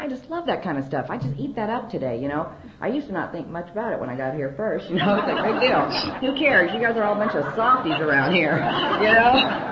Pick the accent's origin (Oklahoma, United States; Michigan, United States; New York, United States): Oklahoma, United States; born there; I was born in Oklahoma.